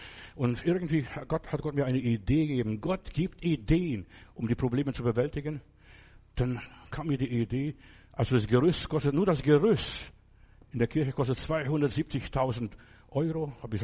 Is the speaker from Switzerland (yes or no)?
no; Lithuania; first language Lithuanian; German is a second language; Am Anfang, es ist schon so lange her, das war Litauisch, war meine Muttersprache. Ich habe kaum was gekonnt, bisschen Russisch und was ich so in der Schule gelernt habe.